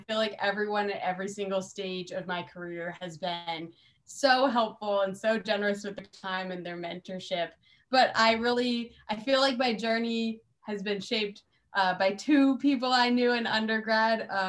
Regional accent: New Hampshire, United States; I landed in Logan Airport, and I'm from New England. I'm actually from New Hampshire

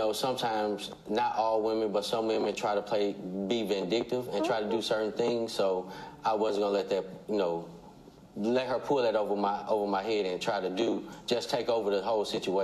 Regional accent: St. Louis, Missouri, United States; St. Louis, originally from St. Louis.

